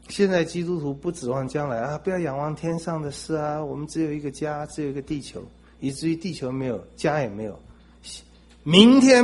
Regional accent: China; 我们中国人真是很喜欢读书，很喜欢上学。

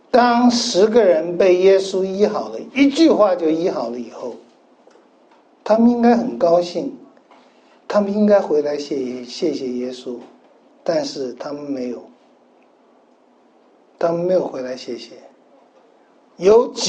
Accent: Taiwan; born there; 为什么我生在台湾？

